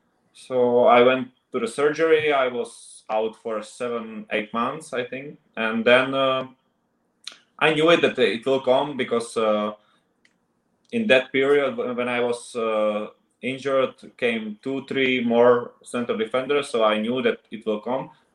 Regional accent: Czechia; English is a second language; because I'm from Czech Republic, so I was focused on East Europe and, you know, the West Europe and Germany.

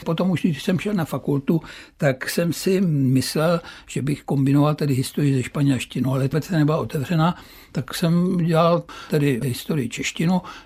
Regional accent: Skryje, Central Bohemian Region, Czechia; born there; já jsem se narodil ve Skrých, což je notoricky známá lokalita pro geology

